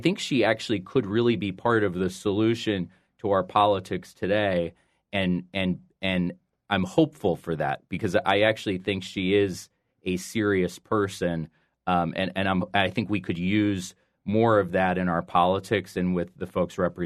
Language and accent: English; Tucson, Arizona, United States; What I will say is, in a prior life, as I've mentioned on here, born and raised in Tucson.